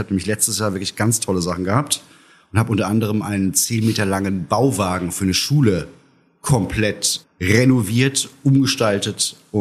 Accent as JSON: {"language": "German", "town": "Altneudorf", "region": "Baden-Württemberg", "country": "Germany", "tie": "born or raised there", "also_born_or_lived": "Mannheim", "lives_now": "Heidelberg, Germany", "said": "ich bin in Mannheim geboren. Da habe ich gelebt, bis ich circa 2 Jahre alt war. Dann aufgewachsen bin ich in einem kleinen Dorf im Odenwald, in Altneudorf. Und mit 19 bin ich dann wegen dem Zivildienst damals nach Heidelberg gezogen und seitdem hier."}